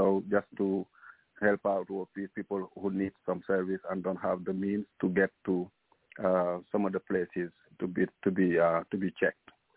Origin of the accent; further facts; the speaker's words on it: Senegal; English is a second language; I'm originally from West Africa, Senegal